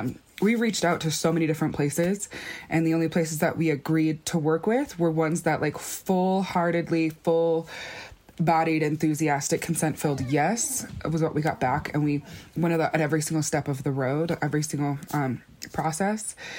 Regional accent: Black Mesa, Arizona, United States; and I'm from Black Mesa

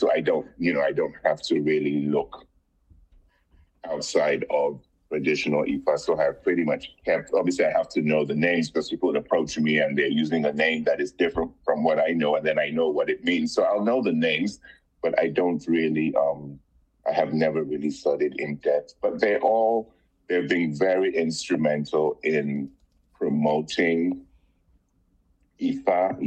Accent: Nigeria; I don't care if I'm in New York or wherever I am. I feel, you know, I'm Nigerian.

